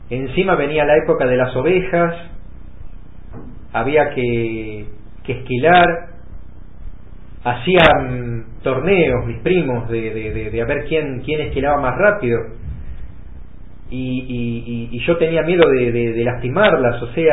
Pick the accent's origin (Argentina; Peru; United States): United States; Billings, Montana; Y me crié en Billings, Montana, uno de los estados de lo que se llama América.